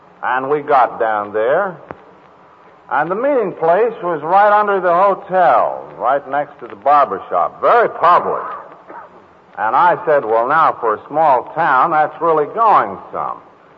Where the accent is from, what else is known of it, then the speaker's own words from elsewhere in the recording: Vermont, United States; Incidentally, I'm not from New York, so I can say what I'm going to say with impunity. I'm a Vermonter, and therefore one of the damnedest of Yankees.